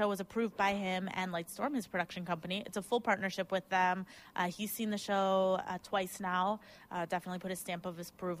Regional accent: Cleveland, Ohio, United States; No, I'm originally from Cleveland, but I haven't lived there in like...

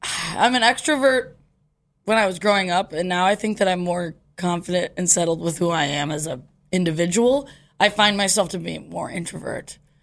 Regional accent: North Olmsted, Ohio, United States; I say Cleveland. I grew up in North Olmsted, and then...

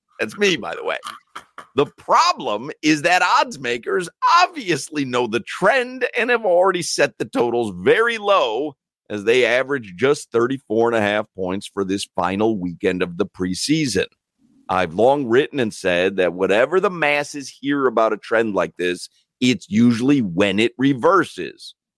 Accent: Chicago, Illinois, United States; It's literally from the 80s, from me growing up in Chicago.

